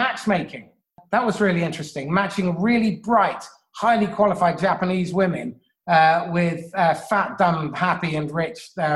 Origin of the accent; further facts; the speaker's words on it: England, United Kingdom; Growing up in England with a funny foreign name and slightly olivey skin in the 1970s and early 80s